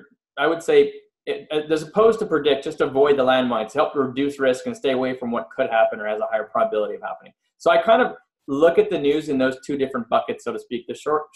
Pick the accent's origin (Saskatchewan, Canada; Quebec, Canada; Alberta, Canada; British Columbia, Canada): Quebec, Canada; Montreal; And so I'm from Montreal and I grew up there, and I've known these people since I was like 5 years old, 6 years old, roughly.